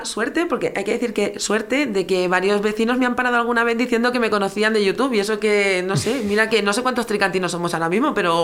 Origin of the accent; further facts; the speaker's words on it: Catalonia, Spain; now in Tres Cantos, Spain; yo, aunque soy tricantina de adopción y de corazón, soy catalana, entonces yo me vine aquí